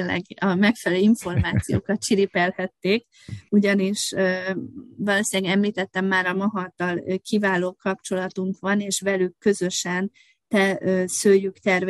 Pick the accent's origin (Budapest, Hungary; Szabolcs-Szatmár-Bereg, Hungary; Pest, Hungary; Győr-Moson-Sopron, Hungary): Győr-Moson-Sopron, Hungary; Győr; Én győri lány vagyok, úgyhogy ugye a vizek városában számunkra nagy jelentőséggel rendelkezik.